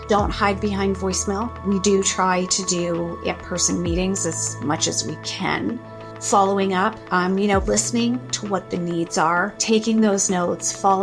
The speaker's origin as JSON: {"language": "English", "region": "Saskatchewan", "country": "Canada", "lives_now": "Calgary, Canada", "said": "I moved to Calgary from Saskatchewan, and I applied for jobs the old-fashioned way out of the newspaper."}